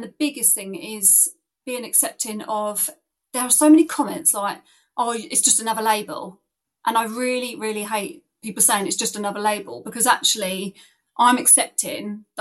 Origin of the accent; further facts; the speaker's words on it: South East England, United Kingdom; from the South East, 39, mum of two